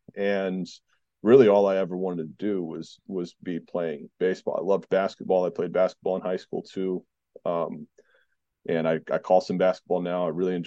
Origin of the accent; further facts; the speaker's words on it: Virginia, United States; also born or lived in North Carolina / Georgia; I grew up in Southeast Virginia for the most part. Child of divorce with two loving parents who lived in different places. So I was bouncing back and forth a lot between military bases in North Carolina, Georgia. But mostly home was always Southeast Virginia.